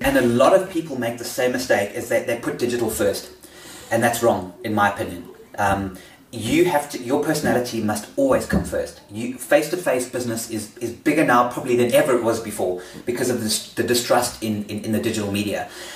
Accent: South Africa; I am South African. I mean, my business was here for 15 years.

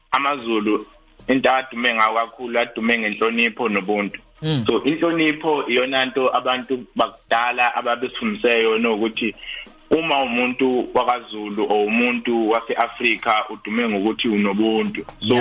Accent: KwaZulu-Natal, South Africa; first language Zulu; English is a second language; As you said before … from Singa, and I'm studying public management here at MUT. Today, I would like to talk about the importance of our language as Zulus

